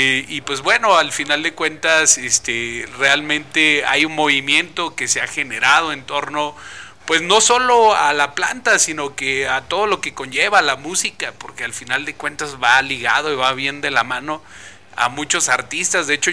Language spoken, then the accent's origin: Spanish; Mexico; Los que somos de aquí de México, pues entendemos esa parte de la constancia de situación fiscal